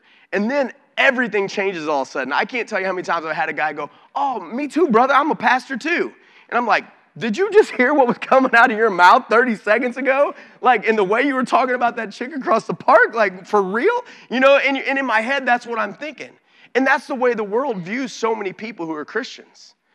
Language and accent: English; Alton, Illinois, United States; You know, I told you I grew up in Alton.